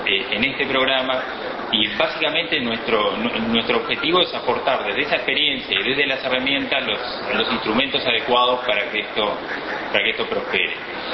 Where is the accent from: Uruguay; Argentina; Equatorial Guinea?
Uruguay; como uruguayos